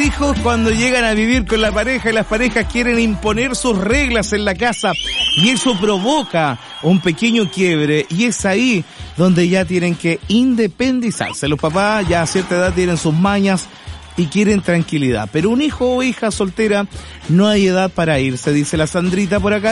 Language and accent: Spanish; Santiago, Santiago Metropolitan, Chile; born there; Oye, yo nací en Santiago.